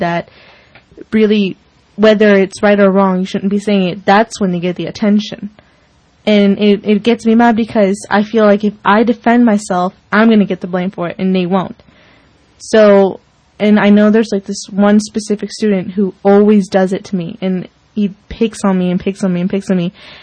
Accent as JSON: {"language": "English", "country": "United States", "said": "have the luck to be born here and have the right as any other American does."}